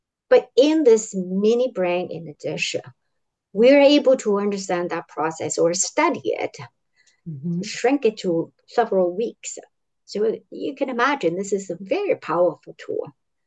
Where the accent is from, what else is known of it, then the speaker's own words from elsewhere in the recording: Taiwan; moved away as an adult; I grew up in Taiwan. I studied botany, or that's the plant science. But after college, I came to this country to study biochemistry.